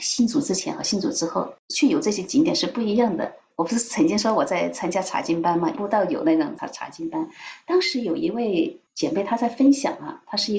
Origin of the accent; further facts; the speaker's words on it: China; 像我们中国人很敬祖先嘛